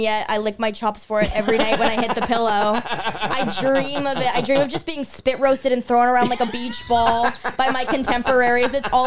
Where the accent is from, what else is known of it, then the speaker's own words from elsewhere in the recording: Los Angeles, California, United States; I grew up in Los Angeles, California.